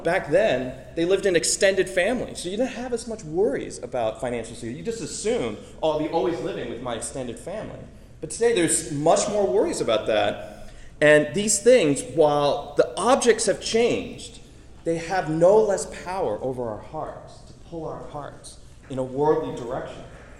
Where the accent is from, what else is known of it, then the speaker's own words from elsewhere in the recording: Boston, Massachusetts, United States; As some of you know, I was born in Boston. And Boston, for most of my childhood and teenage years and college years, was a city of loser sports teams.